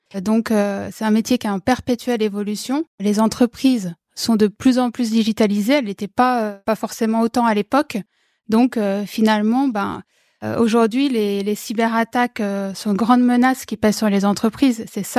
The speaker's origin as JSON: {"language": "French", "town": "Paris", "region": "Île-de-France", "country": "France", "said": "Je viens de Paris."}